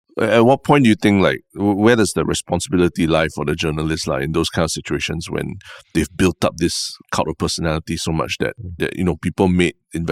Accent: Singapore; And being very Singaporean, we are like, oh, yeah, don't rock the boat and all these things.

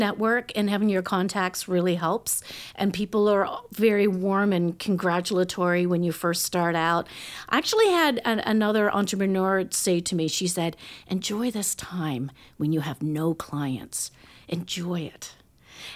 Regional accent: Nova Scotia, Canada; also born or lived in Northern BC; I grew up on the Eastern Shore.

